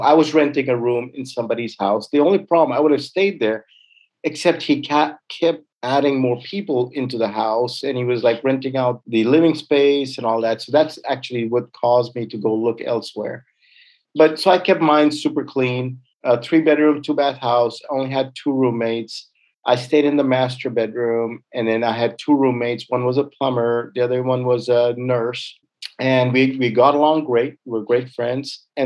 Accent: Tanzania; English is a second language; moved away as an adult; also born or lived in India; I was born in India, was fortunate enough to grow up in East Africa, surrounded by just some amazing friends and, you know, just a huge international community in East Africa and Tanzania.

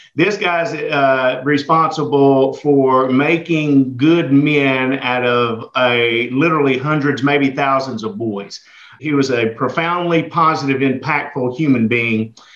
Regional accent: Montgomery, Alabama, United States; born there; You know, I was born in Montgomery, Alabama. I grew up very, very poor to a single mother.

